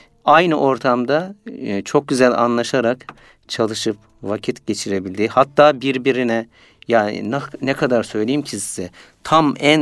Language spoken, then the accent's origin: Turkish; Istanbul, Turkey; also born or lived in Ereğli, Zonguldak; Ben Zonguldak Ereğli'de doğdum. 1975 tarihinde. İlkokuldan sonra, yani ortaokuldayken İstanbul'a, işte birinci sınıfa burada başladım. İstanbul'a geldik. İstanbul'da yaşamaya başladık.